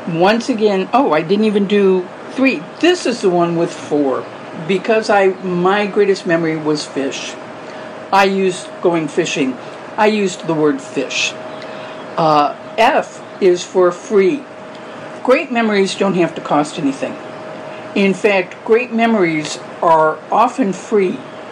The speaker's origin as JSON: {"language": "English", "town": "St. Louis", "region": "Missouri", "country": "United States", "tie": "born or raised there", "lives_now": "Southern California, United States", "said": "Even though I live in SoCal now, I grew up in St. Louis, so we'd go to the Lake of the Ozarks when I was really little."}